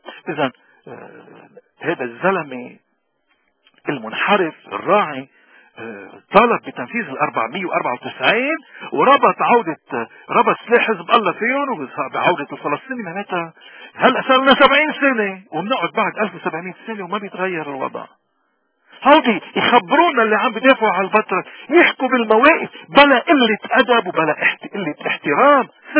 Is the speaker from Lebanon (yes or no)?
yes; Lebanon; نعمل جردي كلبناني موارني وغير الموارني